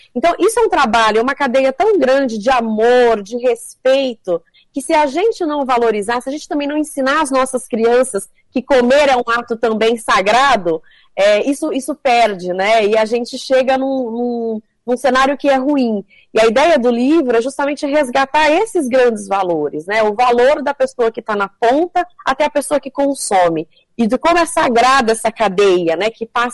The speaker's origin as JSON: {"language": "Portuguese", "region": "São Paulo", "country": "Brazil", "tie": "born there", "said": "embora eu seja paulista, eu nasci em São Paulo. Minha mãe é paranaense, de Pérola, ali da região de perto de Altônia, Xambrê. Minha mãe nasceu ali, meus avós moram, tenho família ali ainda. E o meu pai é mineiro, de Boa Esperança, perto de Varginha"}